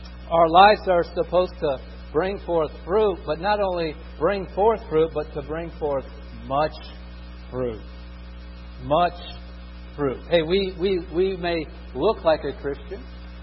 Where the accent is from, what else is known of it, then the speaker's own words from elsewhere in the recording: Indiana, United States; Now, I grew up in Indiana.